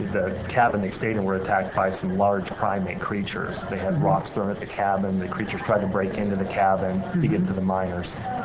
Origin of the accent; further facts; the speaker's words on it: Pennsylvania, United States; a large number of activity going on in Pennsylvania, my home state.